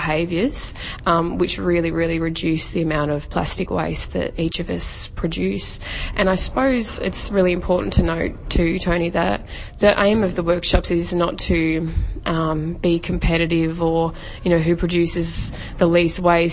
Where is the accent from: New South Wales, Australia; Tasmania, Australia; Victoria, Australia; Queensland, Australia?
Tasmania, Australia; growing up in Tasmania too, there's a big green movement down there.